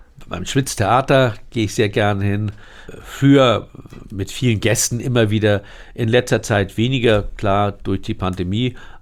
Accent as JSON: {"language": "German", "town": "Moorburg", "region": "Hamburg", "country": "Germany", "tie": "born there", "said": "Und wenn ich geradeaus schaue, dann gucke ich nach Moorburg, dort wo ich geboren bin."}